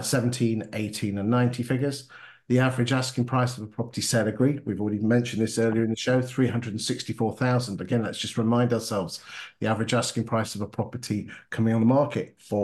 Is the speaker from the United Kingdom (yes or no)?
yes; Grantham, East Midlands, United Kingdom; anecdotal evidence suggests that in my hometown of Grantham is that the 2 and 3 bedroom semis are selling like hotcakes